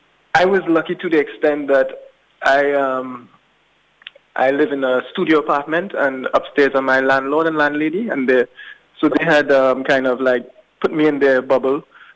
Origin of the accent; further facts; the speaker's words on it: Trinidad & Tobago; moved away as an adult; now in Auckland, New Zealand; I'm a lawyer by profession, and I'm from the Caribbean, well, Trinidad and Tobago, to be exact, the West Indies. And I came here with my wife. We moved here February 2019.